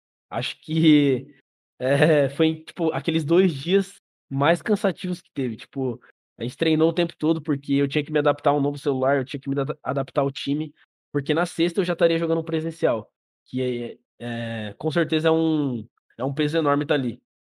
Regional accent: São Paulo, Brazil; E eu também sou de São Paulo, então eu sempre tô indo pra minha casa ver minha família

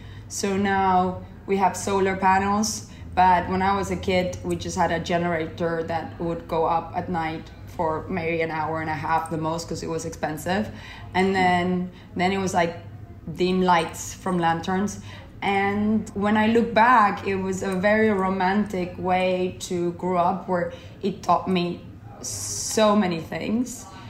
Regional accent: Uruguay; I grew up in Uruguay in South America, which is a small country between Argentina and Brazil. It's actually the size of England. But between these two giants, we are small. And I grew up in the middle of a ranch that my mother still lives there.

